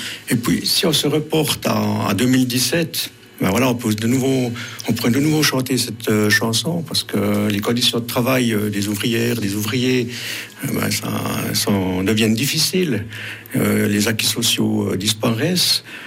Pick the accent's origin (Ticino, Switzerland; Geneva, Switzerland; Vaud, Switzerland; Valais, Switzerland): Ticino, Switzerland; now in Moutier, Switzerland; Je suis originaire du Tessin, j'habite à Moutier.